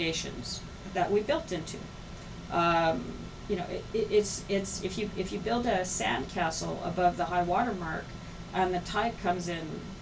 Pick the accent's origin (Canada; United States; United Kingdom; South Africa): Canada; I mean, there's an assumption that I'm from Canada